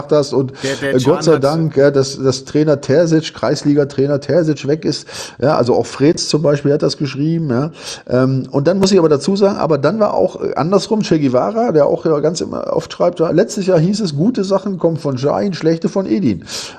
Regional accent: Bremen, Germany; ich habe ja auch wirklich auch gerne in Bremen gespielt. Ich stamme ja auch aus der Ecke

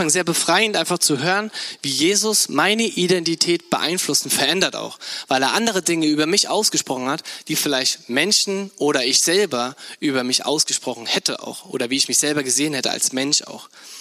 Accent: Bad Kreuznach, Rhineland-Palatinate, Germany; now in Neunkirchen, Germany; Ich komme ja eigentlich aus Bad Kreuznach in der Nähe von Mainz, bisschen bei der südlichen, eine nahe Weinregion. Wunderschön. Und dann bin ich hier nach Neunkirchen gekommen, ins Siegerland.

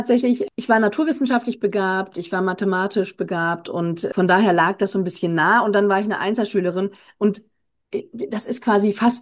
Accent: Hanover, Lower Saxony, Germany; Ich komme ja aus Hannover und ich habe da auch studiert.

